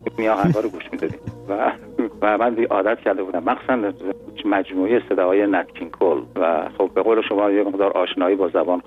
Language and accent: Persian; Isfahan, Iran; بنده هرچند که اصلی پدر و مادرم مال آباده شیراز، یعنی از استان فارس هستم، بنده خودم در اصفهان متولد شدم، در اصفهان بزرگ شدم